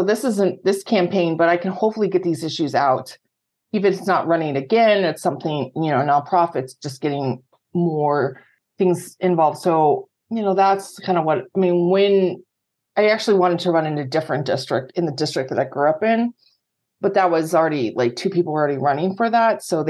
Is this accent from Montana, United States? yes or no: yes; Montana, United States; Okay, so I grew up in Montana as an Air Force brat. My parents are from Montana. My whole family, we're like seventh generation Montanans, like homesteaders.